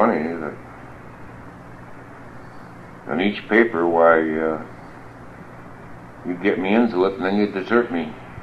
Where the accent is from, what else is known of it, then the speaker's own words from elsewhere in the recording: California, United States; I forget. I grew up in the Santa Clara Valley.